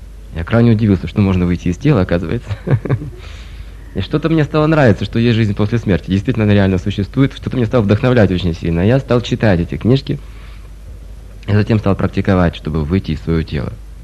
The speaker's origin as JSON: {"language": "Russian", "region": "Sakhalin Oblast", "country": "Russia", "tie": "born or raised there", "said": "Я рос на Сахалине, и там даже не было ни одной церкви в том городе, где я жил."}